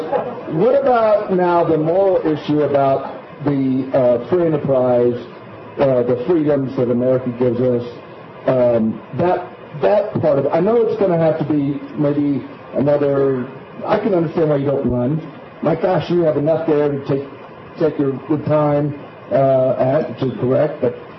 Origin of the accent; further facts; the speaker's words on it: Texas, United States; And I'm from Texas, but I'm just saying I think that dysfunctional party.